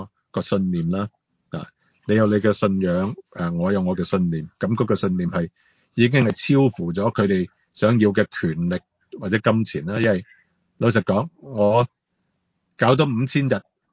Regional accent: Hong Kong; 同埋要同我哋香港人有個 dialogue

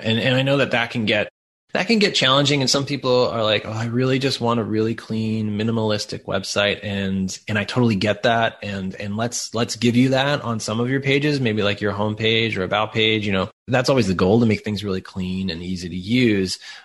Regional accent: New York, United States; accent: Long Island; And so my Long Island accent kind of came out while I was working on that project.

